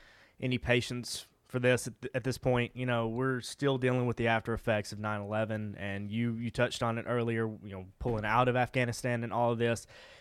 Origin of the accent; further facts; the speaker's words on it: United States; So, but it's my responsibility as an American to know and learn and to continue that.